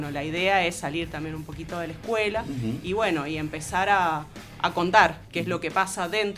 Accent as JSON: {"language": "Spanish", "town": "Lavalle", "region": "Mendoza", "country": "Argentina", "said": "nosotros venimos de La Pega, La Valle, está muy cerquita de Guaymallén, muy cerquita de Las Heras, entonces, bueno, ahí tenemos como una triple frontera"}